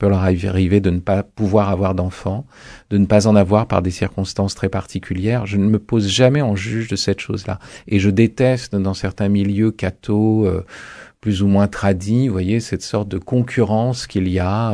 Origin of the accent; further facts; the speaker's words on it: France; Moi, je suis français.